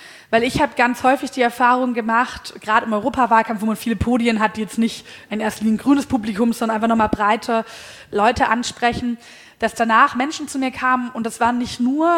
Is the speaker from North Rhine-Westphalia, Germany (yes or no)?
no; Baden-Württemberg, Germany; auf ins schwäbische Land, wo ich herkomme